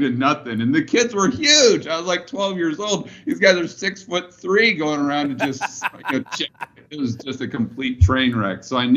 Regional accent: Portland, Oregon, United States; I grew up in Portland, Oregon. So I was playing for the Pee Wee All-Star team.

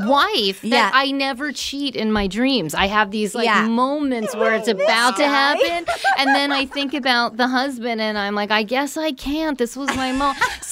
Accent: New Jersey, United States; because I'm from Jersey, and he's such a Jersey guy.

